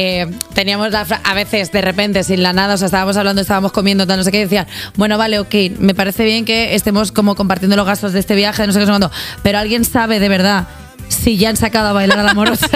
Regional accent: Catalonia, Spain; Yo me voy a San Jordi porque sabes que soy catalana.

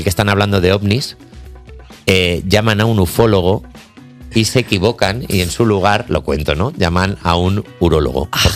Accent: Valladolid, Castile and León, Spain; yo que soy de Valladolid sí que puedo entender lo que es salir con la gente del rugby

